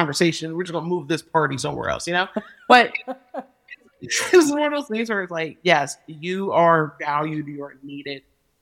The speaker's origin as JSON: {"language": "English", "country": "United States", "said": "first of all, I'm American. I can do whatever I want."}